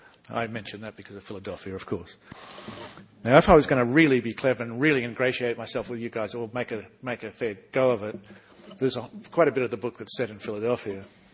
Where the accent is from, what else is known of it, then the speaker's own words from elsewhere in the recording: Australia; being an Australian, believe me, you know, we are really used to people from other countries, in our case, the English, coming to patronise us half to death.